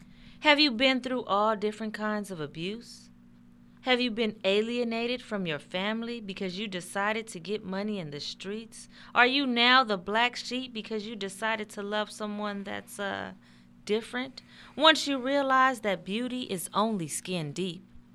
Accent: Oakland, California, United States; Even though I grew up in Oakland, the Bay Area, I'm a country girl at heart.

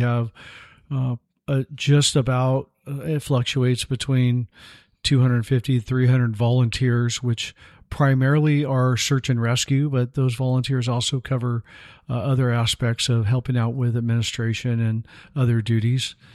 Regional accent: Gilroy, California, United States; I was born and raised in Gilroy, California.

